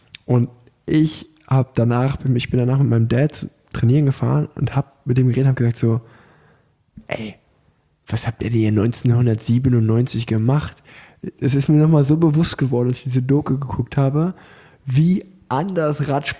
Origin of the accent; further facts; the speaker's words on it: Unna, North Rhine-Westphalia, Germany; ich komme aus Unna